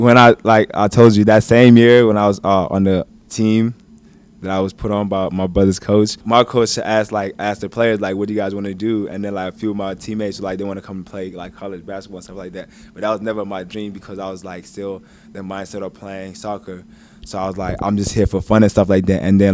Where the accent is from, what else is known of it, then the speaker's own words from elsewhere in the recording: Melbourne, Victoria, Australia; where I grew up in Fitzroy. It's a small suburb in Melbourne. So, like, I grew up in the flats